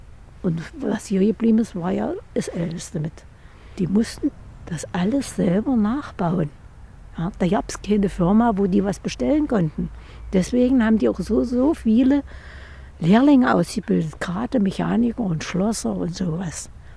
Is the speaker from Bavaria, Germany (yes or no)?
no; Wolfen, Saxony-Anhalt, Germany; ich bin aus Wolfen und ich wohne schon seit meiner Geburt hier und das ist jetzt schon 84 Jahre her. Und ich wohne auch ganz dicht an der Föhnfabrik.